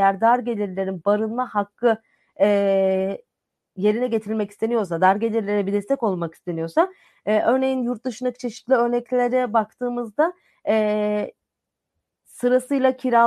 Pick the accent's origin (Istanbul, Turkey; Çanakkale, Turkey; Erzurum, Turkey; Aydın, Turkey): Istanbul, Turkey; İstanbul gerçekten yaşadığım yani doğma büyüme İstanbullu olarak işin içinden çıkılamaz bir şehir.